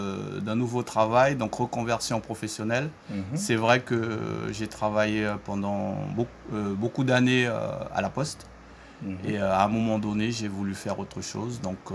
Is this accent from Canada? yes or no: no; Saint-Laurent-du-Maroni, French Guiana; Non, je suis de Saint-Laurent, né à Saint-Laurent, voilà.